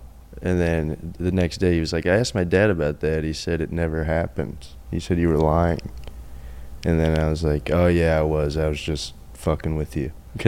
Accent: New Jersey, United States; But it was at the Stress Factory, because we're both from Middlesex County.

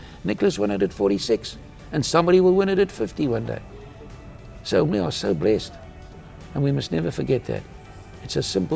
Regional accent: South Africa; as a South African, which I'm proud

